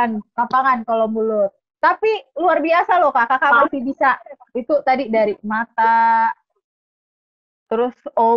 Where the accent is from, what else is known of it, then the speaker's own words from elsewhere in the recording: North Sumatra, Indonesia; ini kan rata-rata kita dari Toba nih Kak